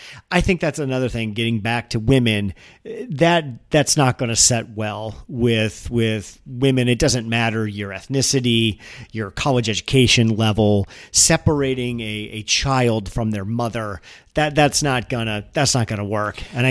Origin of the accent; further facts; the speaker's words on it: United States; That just, as an American, that just makes me sad.